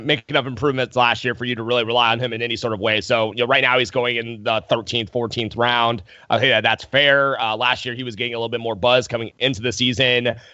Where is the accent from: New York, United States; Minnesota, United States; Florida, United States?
Florida, United States; Tampa; let's go to my hometown team, the Buccaneers